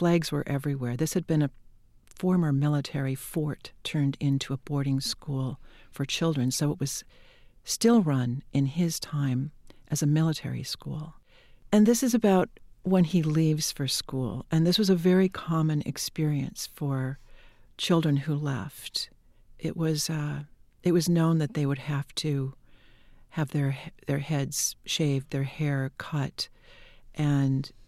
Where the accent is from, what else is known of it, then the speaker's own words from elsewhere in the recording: Wahpeton, North Dakota, United States; No, I grew up in Wapiton, North Dakota.